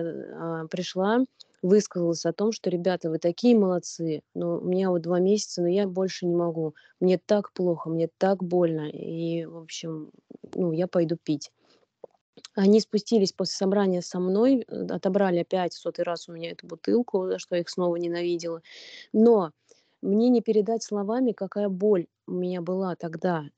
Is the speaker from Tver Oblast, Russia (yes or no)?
yes; Ostashkov, Tver Oblast, Russia; now in Tver, Russia; Я уехала жить в Тверь, в другой город за 200 километров. Сами мы родом из Осташкова. Это такой маленький-маленький городочек на озере Селигер, безумно красивый. Там сейчас живет моя мама с папой.